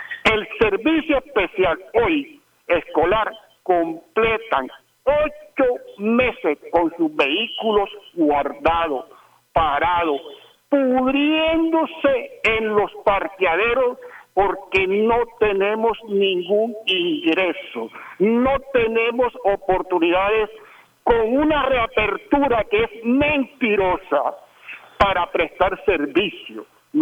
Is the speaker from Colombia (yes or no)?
yes; Colombia; nos han prácticamente que indignado como colombianos